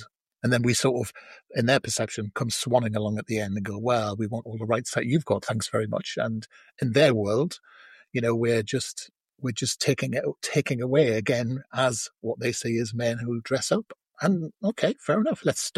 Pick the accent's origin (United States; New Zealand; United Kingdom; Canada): United Kingdom; England; I've never understood, because I'm from the North, I've never understood the concept of a bathroom